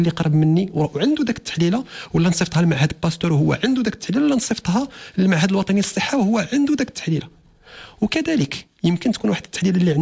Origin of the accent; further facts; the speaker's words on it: Morocco; احنا حاليا كمغاربه شوف رحنا واعيين وعارفين الاكراهات الجيوب ديال المغاربه